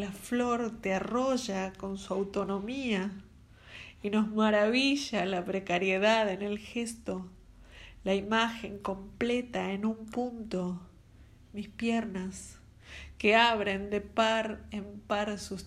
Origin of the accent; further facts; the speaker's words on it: San Martín, Buenos Aires Province, Argentina; born there; nací en San Martín, provincia de Buenos Aires, Argentina.